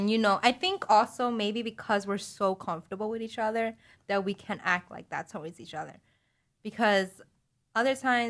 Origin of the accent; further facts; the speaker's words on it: New York City, New York, United States; Yeah, but I'm a New Yorker too.